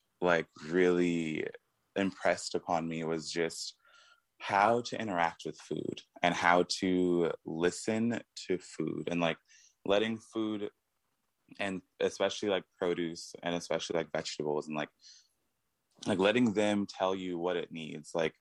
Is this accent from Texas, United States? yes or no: yes; Houston, Texas, United States; Originally, I'm from Houston.